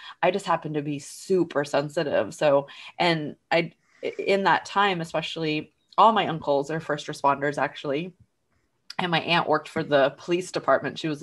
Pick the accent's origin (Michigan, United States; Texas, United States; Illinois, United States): Texas, United States; And I grew up in Texas with, you know, all these first responders.